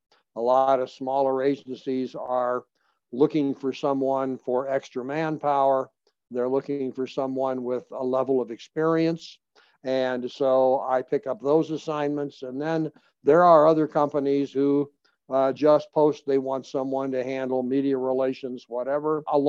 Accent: Colorado, United States; I was raised here in Colorado.

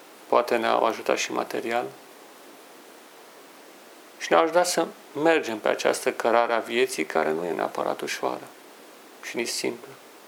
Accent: Brașov, Brașov County, Romania; Mai ales când eram copil și locuiam în Brașov. Orașul meu natal.

